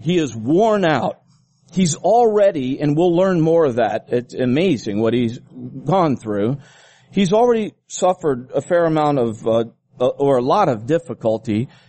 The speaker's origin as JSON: {"language": "English", "country": "Philippines", "tie": "born or raised there", "said": "where I grew up in the Philippine Islands"}